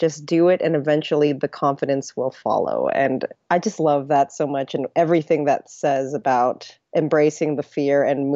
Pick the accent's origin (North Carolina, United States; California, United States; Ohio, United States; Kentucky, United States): California, United States; San Francisco; now in Los Angeles, United States; I am a Bay Area native. I was born in San Francisco, Bay Area, and have lived there for most of my life. I just recently moved over to Los Angeles, where I reside now.